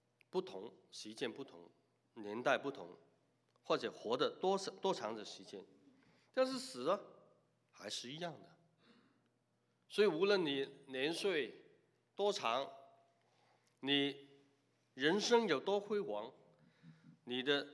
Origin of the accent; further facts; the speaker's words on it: Hong Kong; born there; 你生在中国大陆啊，我生在香港，成长的环境不一样